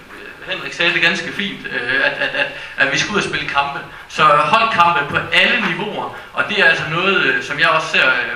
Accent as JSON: {"language": "Danish", "town": "Sønderborg", "region": "Region of Southern Denmark", "country": "Denmark", "said": "det er så i Sønderborg, hvor jeg er fra"}